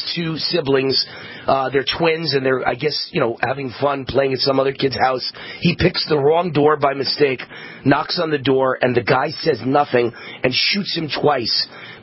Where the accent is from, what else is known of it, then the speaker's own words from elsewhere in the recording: Mount Vernon, New York, United States; Remember, I grew up in Mount Vernon, New York, a majority black town, lived in a neighborhood surrounded by an all-black neighborhood